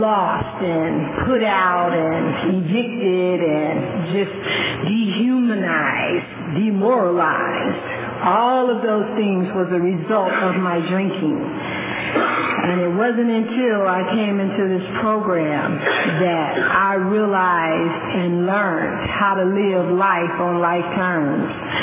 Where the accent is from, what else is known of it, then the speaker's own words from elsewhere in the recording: Chicago, Illinois, United States; now in Fresno, United States; I am from Chicago, Illinois. I've been out here in Fresno, California for, almost 30 years.